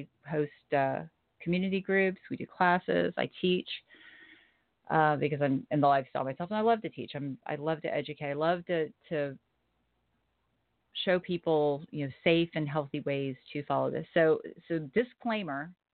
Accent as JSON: {"language": "English", "region": "Florida", "country": "United States", "tie": "born or raised there", "said": "I was raised in Florida. Thank you very much."}